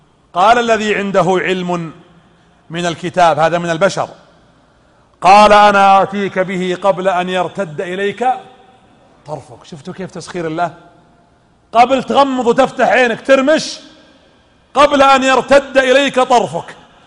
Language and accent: Arabic; Eastern Province, Saudi Arabia; أبلشونا عندنا في الشرقية إلى اليوم في القطيف مشاكل